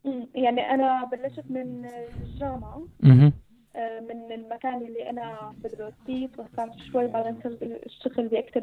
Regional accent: Syria; كلياتنا كسوريين كنا قاعدين ببيوتنا وكنا متعلقين بهي الأخبار وهي القضايا بشكل كبير جدا

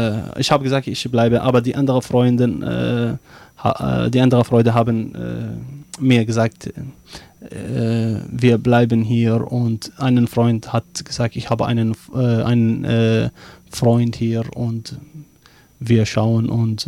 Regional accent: Iraq; German is a second language; Zum Beispiel, ich komme aus dem Irak.

